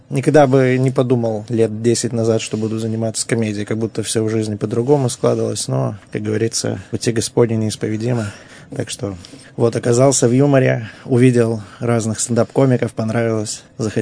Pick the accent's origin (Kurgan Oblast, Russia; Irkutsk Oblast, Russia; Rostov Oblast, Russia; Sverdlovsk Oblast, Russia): Sverdlovsk Oblast, Russia; Nizhny Tagil; Нет, родился я, естественно, на Урале, да. Я из Нижнего Тагила, потрясающий город, Нижний Тагил.